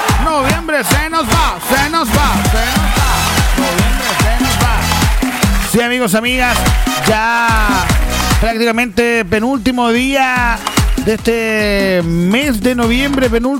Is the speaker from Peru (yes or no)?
no; Chile; esta linda cruzada que tanto nos identifica como chilenos